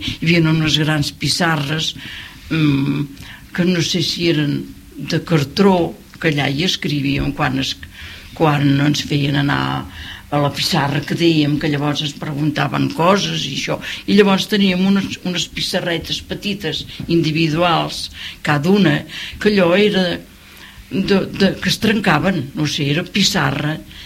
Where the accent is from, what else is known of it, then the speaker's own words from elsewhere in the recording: Navàs, Catalonia, Spain; also born or lived in Gironella; A Gironella. Vaig néixer a Gironella i quan tenia 4 anys, llavors vam baixar aquí a Navàs.